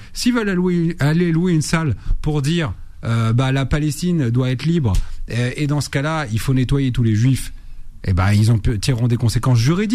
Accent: France; on est français, point.

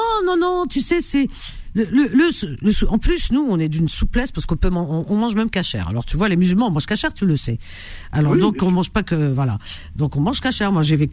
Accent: France; On vit en France, heureusement. On est Français.

